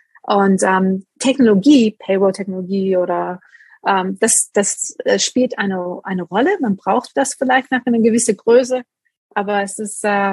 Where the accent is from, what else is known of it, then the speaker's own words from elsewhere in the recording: East Coast, United States; Ich komme aus der East Coast Girl